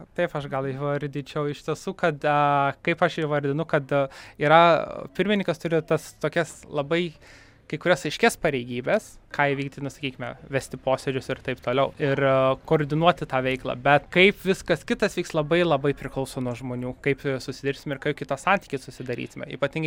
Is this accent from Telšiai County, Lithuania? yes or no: yes; Telšiai, Telšiai County, Lithuania; aš esu, pavyzdžiui … aš esu iš Telšių kilęs, Žemaitis aš esu, bet taip pat mes turime visi tą bendrą vardiklį lietuvis